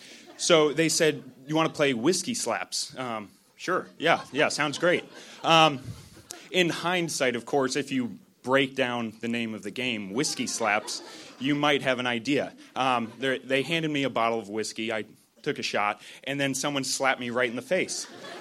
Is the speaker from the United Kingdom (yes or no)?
no; New Hampshire, United States; I was born and raised in New Hampshire.